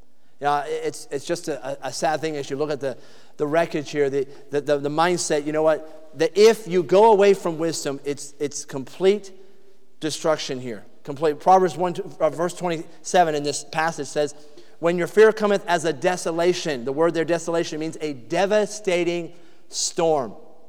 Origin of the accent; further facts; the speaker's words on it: New Hampshire, United States; I was from New Hampshire. I didn't even know what a hurricane was